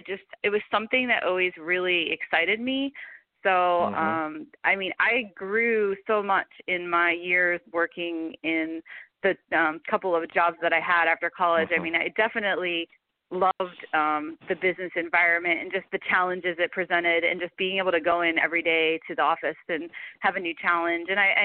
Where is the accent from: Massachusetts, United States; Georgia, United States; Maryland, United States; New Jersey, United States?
New Jersey, United States; Growing up in New Jersey, that kind of is what I think gave me a love for the beach